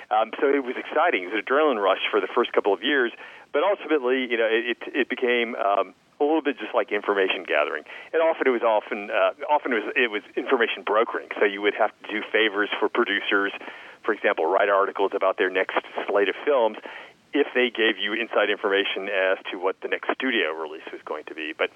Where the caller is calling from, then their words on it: Hollywood, California, United States; I'm calling you, I'm talking to you from Hollywood, where I can report it's a beautiful sunset.